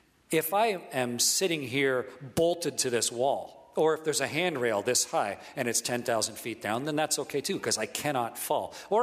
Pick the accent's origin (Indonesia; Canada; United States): Canada; I'm Canadian